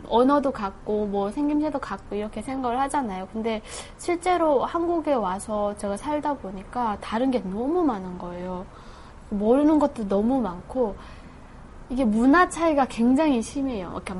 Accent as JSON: {"language": "Korean", "country": "North Korea", "lives_now": "South Korea", "said": "북한에서 왔다라는 꺼리표는 늘 있고 그게 없어지는 게 아니기 때문에"}